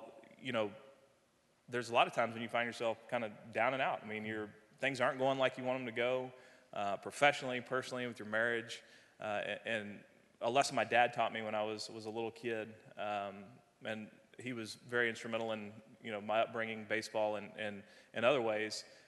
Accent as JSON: {"language": "English", "town": "Austin", "region": "Texas", "country": "United States", "tie": "born or raised there", "said": "being from Texas and growing up in Austin and coming to Rice"}